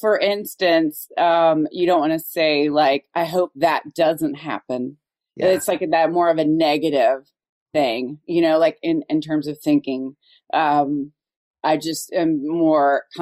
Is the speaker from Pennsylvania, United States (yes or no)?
no; Dayton, Ohio, United States; now in Cincinnati, United States; I grew up in Dayton, Ohio.